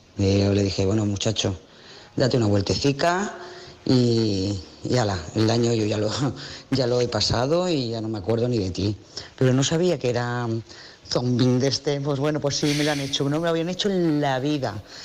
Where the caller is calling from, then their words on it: Lloret de Mar, Catalonia, Spain; de Lloret de Mar.